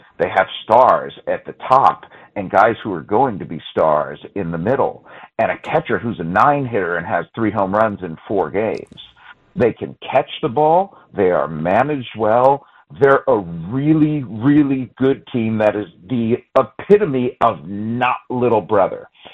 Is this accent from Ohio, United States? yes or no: yes; Cleveland, Ohio, United States; because I grew up in Cleveland, guys. I know what it's like to not have any championships.